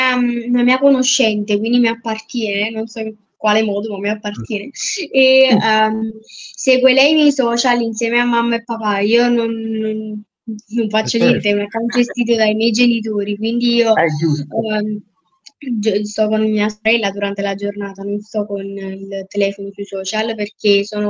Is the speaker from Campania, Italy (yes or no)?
yes; Casoria, Campania, Italy; Allora, io sono di Casoria, in provincia di Napoli.